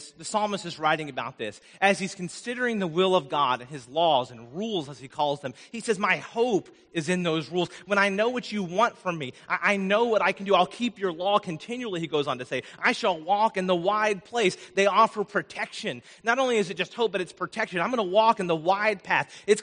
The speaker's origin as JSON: {"language": "English", "region": "Vermont", "country": "United States", "tie": "born or raised there", "said": "When I was growing up in Vermont, we camped a lot. I had 10 acres, most of that was woods."}